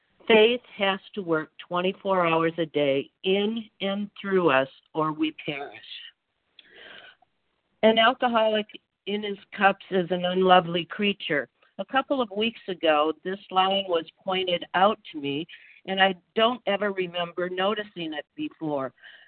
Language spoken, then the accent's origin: English; Michigan, United States; from Northern Michigan.